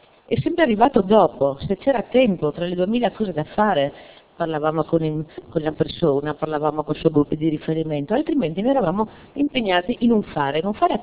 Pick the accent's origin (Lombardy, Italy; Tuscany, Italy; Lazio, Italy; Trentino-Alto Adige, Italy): Trentino-Alto Adige, Italy; Rovereto; sono infermiera, sono di Rovereto.